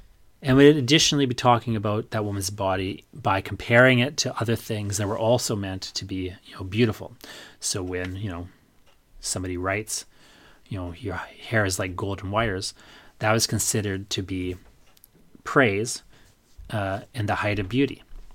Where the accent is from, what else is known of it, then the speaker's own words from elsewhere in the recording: England, United Kingdom; I know that's supposed to be the ideal of feminine beauty that, you know, I, as an English European, am kind of, you know, trapped in.